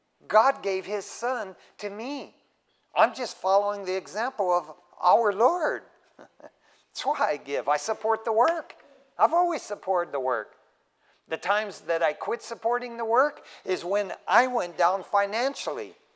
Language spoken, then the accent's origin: English; Detroit, Michigan, United States; we were going to move back to Detroit, man. You know, I could get a job back there in my hometown.